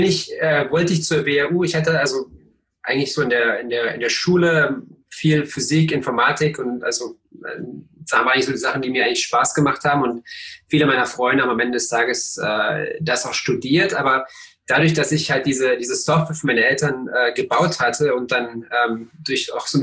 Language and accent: German; Cottbus, Brandenburg, Germany; Ja, ich bin in Cottbus aufgewachsen